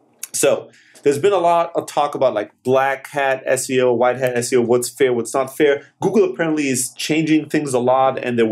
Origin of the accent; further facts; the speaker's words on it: Germany; You know, I grew up in Germany.